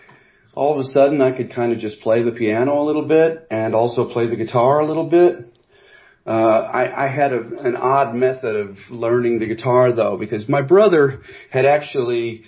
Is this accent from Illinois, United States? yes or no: yes; Morton, Illinois, United States; I grew up in Morton, Illinois.